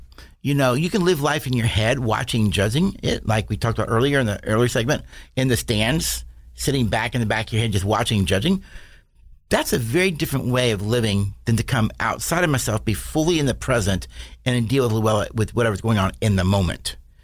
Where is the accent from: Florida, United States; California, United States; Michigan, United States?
Florida, United States; Miami; So like when I was born in Miami, 1961, I was living with my dad and my stepmom.